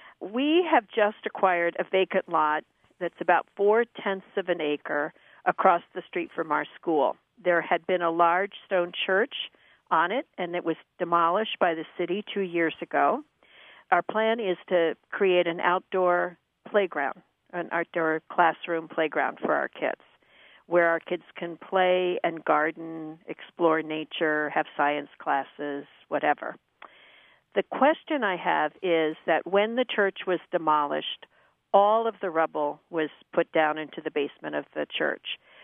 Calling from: Philadelphia, Pennsylvania, United States; I'm calling from Frankfurt Friends School in the Frankfurt section of Philadelphia.

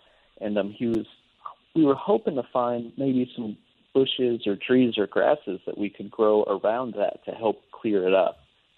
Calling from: Little Rock, Arkansas, United States; I'm calling from Little Rock, Arkansas.

